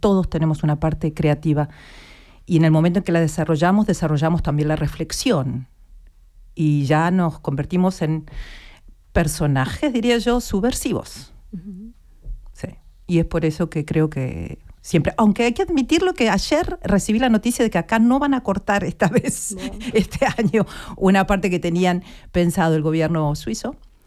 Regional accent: Argentina; moved away as an adult; also born or lived in Chile / Germany; Yo nací en Chile y me fui de bebé a Argentina, me socialicé en Argentina y de ahí me vine con 20 años a Europa, a Alemania, y luego estuve por un par de lugares en el mundo

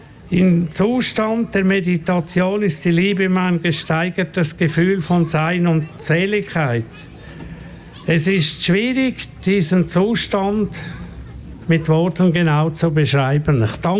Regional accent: Glarus, Switzerland; accent: Glarus German; Das ist jetzt auf Glarnerdeutsch, also ich bin Glarner.

